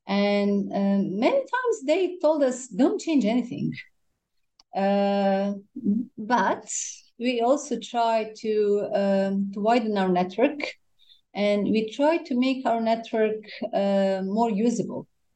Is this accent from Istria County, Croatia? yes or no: no; Dubrovnik, Dubrovnik-Neretva County, Croatia; English is a second language; When I finished my studies, I came back to my hometown. Dubrovnik is my hometown